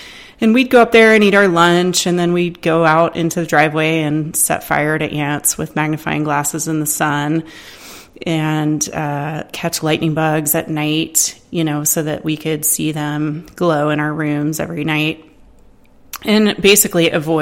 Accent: Atlanta, Georgia, United States; Actually, I grew up in the South in Atlanta, Georgia, with a really awesome family, unique, quirky, and fun

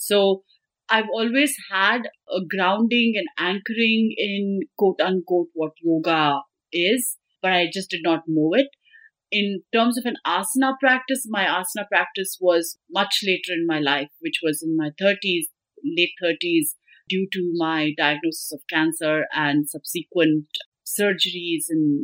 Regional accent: Bangalore, Karnataka, India; I grew up in Bangalore, South, which is a city in the South, as many probably already know. And I have lived in Bangalore almost the same number of years I've lived in the US, so about 23, 24 years.

